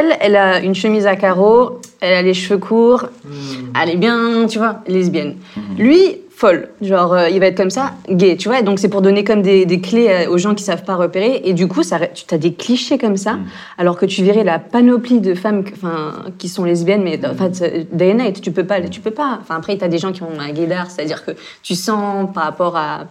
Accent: Provence-Alpes-Côte d'Azur, France; Nous, par exemple, on est du Sud, on est à côté de Cannes

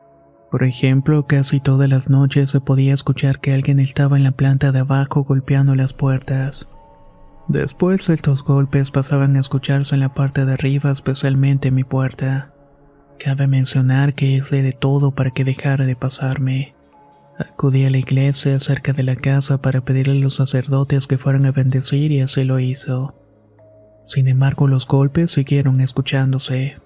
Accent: Oaxaca de Juárez, Oaxaca, Mexico; Soy originaria de Oaxaca de Juárez, y como sabrán en mi estado hay muchas creencias respecto a la brujería, el chamanismo y el curanderismo.

